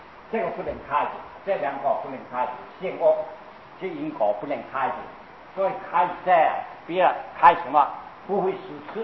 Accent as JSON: {"language": "Chinese", "country": "China", "said": "很多是我们中国人啊，很多药在药寄生酒啊。"}